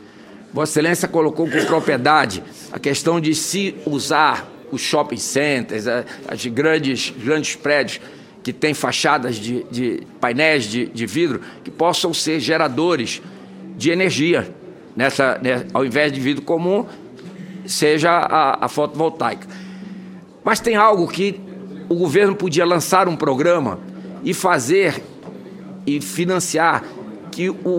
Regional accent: Pará, Brazil; como amazônida e como paraense

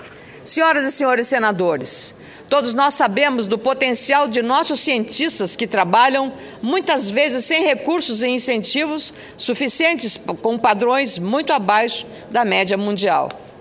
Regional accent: Rio Grande do Sul, Brazil; Eu, como gaúcho

